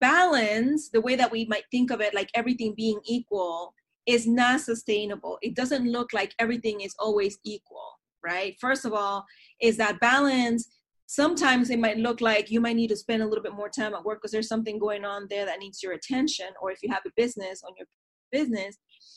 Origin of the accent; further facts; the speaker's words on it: Panama City, Panamá, Panama; now in United States; I'm originally from Panama, Panama City, Panama, and I've lived in the United States now for 31 years.